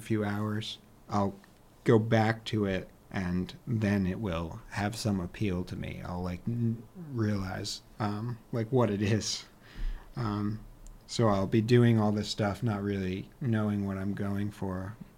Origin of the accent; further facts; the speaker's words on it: Catskill, New York, United States; I'm from Catskill, New York, which is not far from here.